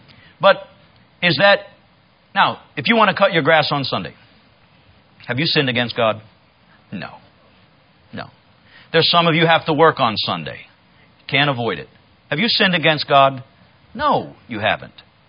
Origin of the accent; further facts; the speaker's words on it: Ohio, United States; And so we moved away. I grew up in Ohio, kind of like, rural Ohio.